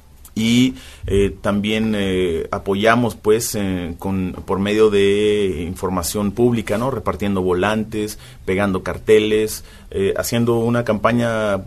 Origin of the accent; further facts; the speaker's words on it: Mexico City, Mexico; como nosotros nos organizamos en el DF, que es de donde yo vengo